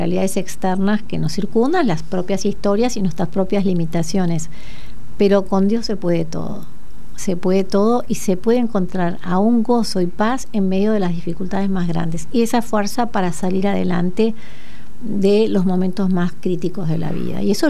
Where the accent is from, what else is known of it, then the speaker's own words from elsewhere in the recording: Argentina; Y ahora tengo ganas de seguirlo en castellano, ahora que estoy en mi tierra.